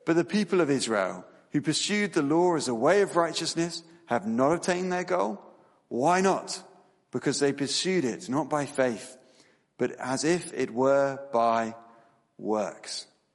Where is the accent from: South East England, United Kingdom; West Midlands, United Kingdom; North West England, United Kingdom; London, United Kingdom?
South East England, United Kingdom; Tunbridge Wells; Back when I was 19 years old, on New Year's Day, my sister had two friends staying at our house where we grew up in Tunbridge Wells, down in Kent.